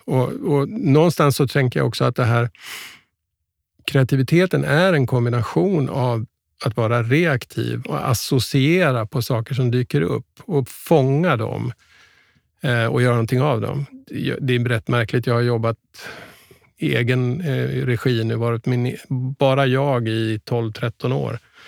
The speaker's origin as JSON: {"language": "Swedish", "town": "Sandviken", "region": "Gävleborg County", "country": "Sweden", "tie": "born there", "said": "vi hamnade i Sandviken, eller att jag föddes i Sandviken."}